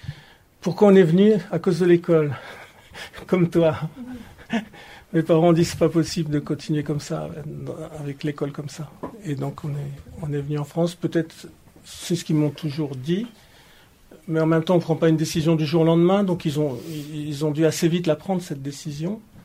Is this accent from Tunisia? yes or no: no; Oran Province, Algeria; Moi, je suis né à Oran, mais j'ai vécu à côté d'Oran, une soixantaine de kilomètres, dans un village... Mais moi, c'était au temps de la colonie, quoi, au temps de l'Algérie française. Donc, territoire français. Je suis né en 1954